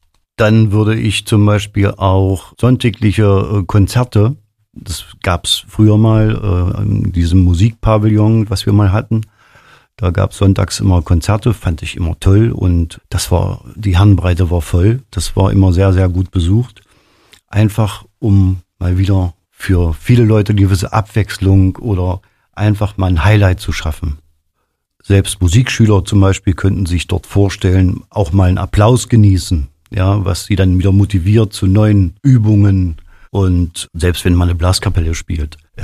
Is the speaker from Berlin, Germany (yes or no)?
no; Aschersleben, Saxony-Anhalt, Germany; Ich will einfach meine Heimat noch attraktiver machen.